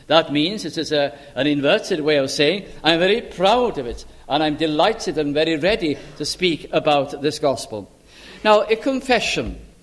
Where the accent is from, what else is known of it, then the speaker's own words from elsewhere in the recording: Bolton, North West England, United Kingdom; I was traveling a great part of the night to Lancashire, and I got to my hometown in Bolton and had to get a taxi home because there were no buses.